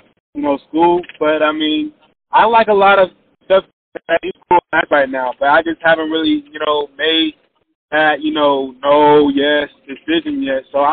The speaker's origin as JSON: {"language": "English", "region": "Georgia", "country": "United States", "said": "But I mean, I am from Georgia, and you know UGA."}